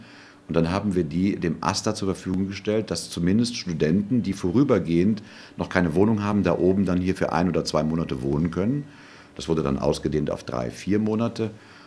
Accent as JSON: {"language": "German", "town": "Cologne", "region": "North Rhine-Westphalia", "country": "Germany", "tie": "born or raised there", "said": "Naja, Köln ist ja meine Heimatstadt. Ich bin da zwar nicht geboren, aber für die Kölner bin ich kein Immi, weil als ich ein Jahr alt war, bin ich ja nach Köln gekommen. Dann bin ich ja 97 wieder nach Köln zurückgekommen."}